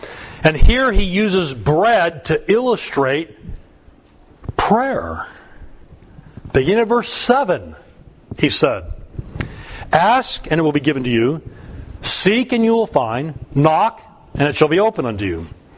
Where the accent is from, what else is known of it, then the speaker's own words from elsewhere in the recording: United States; I'm an American, but I've spent more time in Moscow than I have Washington, D.C.